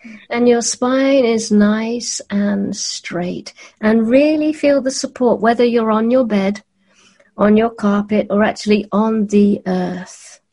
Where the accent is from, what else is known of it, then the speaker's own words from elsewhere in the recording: United Kingdom; I'm British.